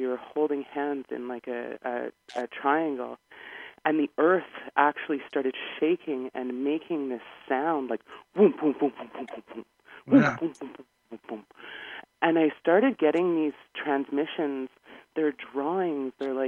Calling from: Manitoba, Canada; So I'm calling from Canada, just south of where that UFO crashed at Lake Winnipeg.

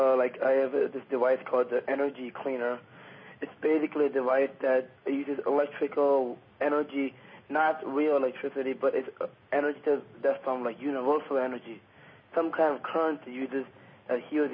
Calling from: Illinois, United States; I'm calling from Illinois.

